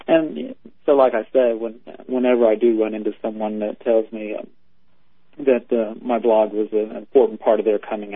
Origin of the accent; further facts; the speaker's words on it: United States; Well, I grew up in a small town, right where Ohio, Kentucky, and West Virginia meet.